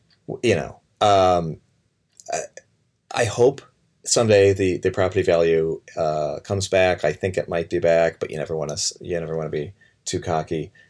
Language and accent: English; Illinois, United States; And I'm from Illinois. And, you know, I mean, Illinois, it's like, it's like the cold ass winter and the hot, muggy summer.